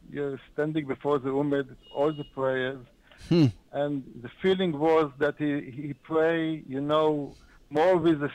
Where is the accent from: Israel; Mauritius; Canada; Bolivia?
Israel; he's from Australia and I'm from Israel.